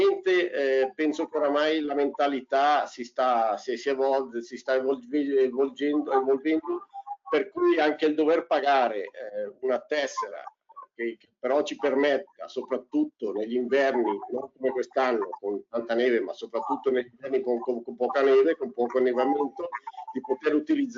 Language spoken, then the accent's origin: Italian; Lombardy, Italy; vero, sono lombardo, scusate per quelli che sono di altre regioni